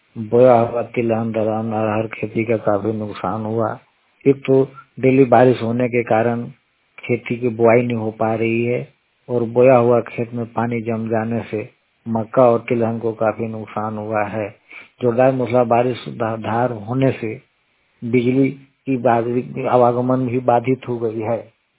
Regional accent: Jharkhand, India; मैं झारखंड के पलामोली टिकटुखेरा गांव से हूं।

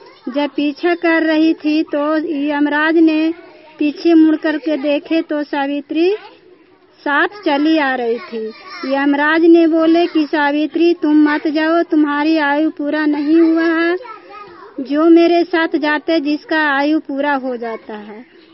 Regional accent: Bihar, India; नालंदा जिला का रहने वाली हूँ।

